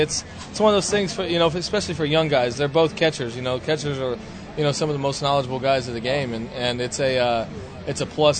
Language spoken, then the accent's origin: English; Dunedin, Florida, United States; that's my hometown, Dunedin, so it was cool to be playing at home.